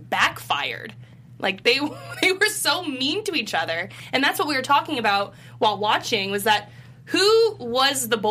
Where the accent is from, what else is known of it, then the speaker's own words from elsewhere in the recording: Texas, United States; I'm from Texas, so